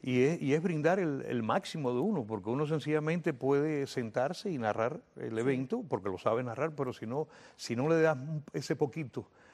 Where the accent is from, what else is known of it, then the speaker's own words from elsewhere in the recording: Cuba; moved away; yo desde que salí de Cuba